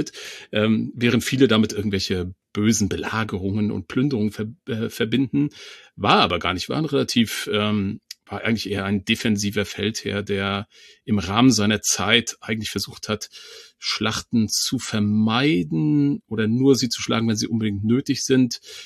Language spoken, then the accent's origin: German; Mecklenburg-Vorpommern, Germany; ich komme ja aus Mecklenburg